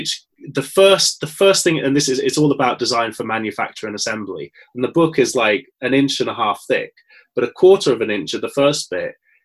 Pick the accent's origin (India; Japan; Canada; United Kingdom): United Kingdom; North West England; I grew up in Cumbria, which had a big mining industry